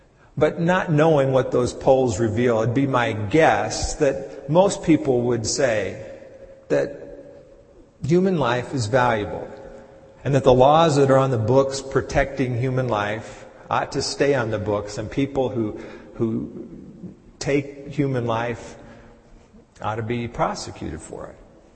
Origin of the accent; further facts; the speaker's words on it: Texas, United States; But when I was growing up in Texas, every year we would travel to Colorado.